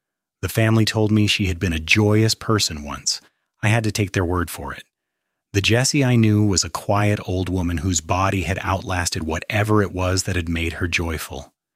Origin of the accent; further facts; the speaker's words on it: Nashua, Iowa, United States; I was born on December 16, 1964, in Nashua, Iowa